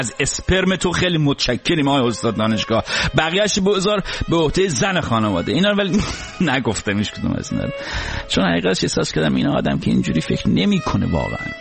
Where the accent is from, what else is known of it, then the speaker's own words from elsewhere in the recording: Iran; برای ما مردها، برای ما مردای ایرانی، برای ما مردایی که در جامعه مرد سالار بزرگ شدیم